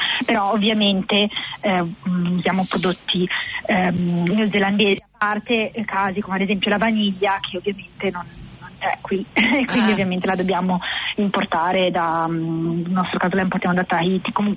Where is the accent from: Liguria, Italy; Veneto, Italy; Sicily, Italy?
Liguria, Italy; Genoa; now in Nelson, New Zealand; siamo un po' fuori zona perché veniamo da Genova.